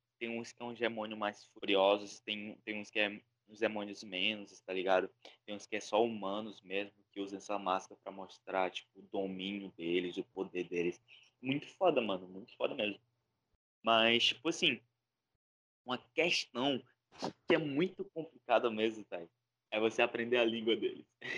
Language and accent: Portuguese; Northeast Region, Brazil; tô ligado que a gente é cabeçudo, que a gente é do Nordeste. Todo nordestino é cabeçudo.